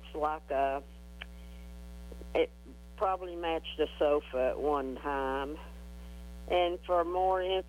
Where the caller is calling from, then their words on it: Shamrock, United States; I'm calling from Shamrock for my friend